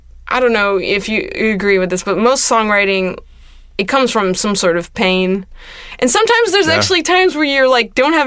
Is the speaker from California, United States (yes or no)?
yes; El Segundo, California, United States; also born or lived in Inglewood; Yeah. I'm from El Segundo area.